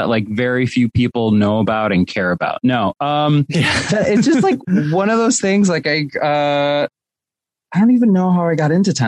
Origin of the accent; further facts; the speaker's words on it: Queens, New York, United States; But I grew up in Queens, like just a couple of miles from where they play the US Open.